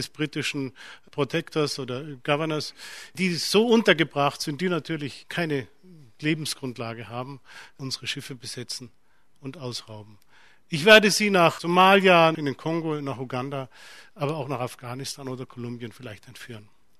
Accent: Bavaria, Germany; In Bayern, meinem Heimatland, überfällt man mit großem Vergnügen das nächste Dorf

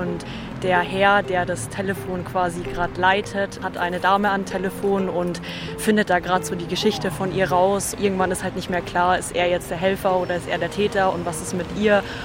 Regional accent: Ingolstadt, Bavaria, Germany; Ich bin 24 Jahre alt und bin aus Ingolstadt.

